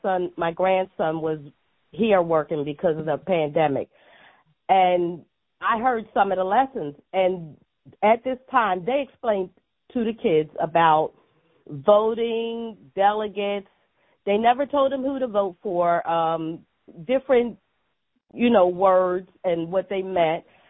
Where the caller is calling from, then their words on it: Pennsylvania, United States; I'm from Delaware County. Originally, I was from the 51st Ward also.